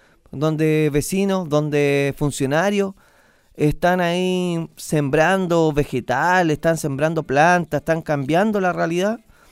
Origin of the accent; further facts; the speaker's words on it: Santiago, Santiago Metropolitan, Chile; Soy de La Legua, de origen, y no lo voy a negar. Y quiero La Legua.